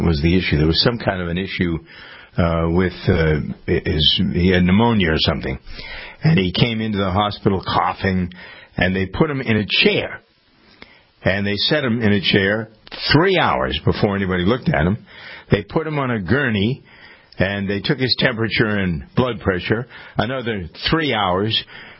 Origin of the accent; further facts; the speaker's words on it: Framingham, Massachusetts, United States; my hometown of Framingham